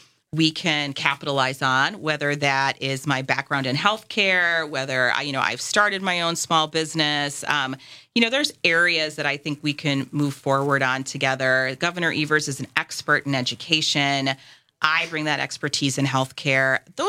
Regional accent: Brookfield, Wisconsin, United States; So, number one, I've lived in Waukesha County. I grew up here. I grew up in Brookfield. I live in Waukesha now.

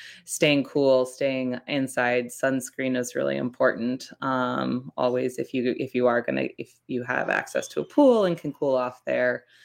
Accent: Virginia, United States; Right. Well, I grew up in Virginia.

